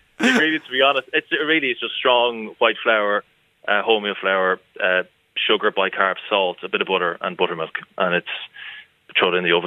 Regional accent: Naas, Leinster, Ireland; I'm from Nace

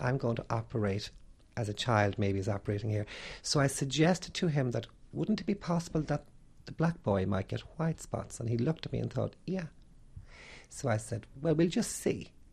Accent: Ireland; which I speak quite fluently, being Irish at the minute.

